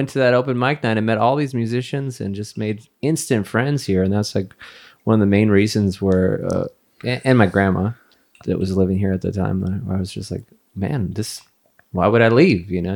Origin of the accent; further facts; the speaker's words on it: Los Angeles, California, United States; now in St. Louis, United States; I'm from California. I grew up in Los Angeles, and I've moved around a lot, but my mom's from St. Louis